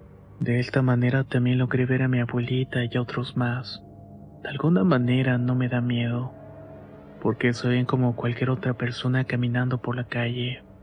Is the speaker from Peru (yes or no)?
no; Veracruz, Mexico; Veracruz, en un pueblo con un nombre muy difícil de pronunciar y por eso lo voy a omitir. El caso es que mi pueblo natal tiene la costumbre